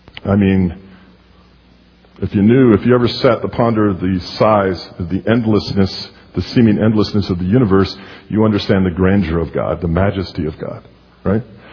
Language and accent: English; Detroit, Michigan, United States; I grew up in Detroit as a young boy, and we would take field trips to the General Motors plant.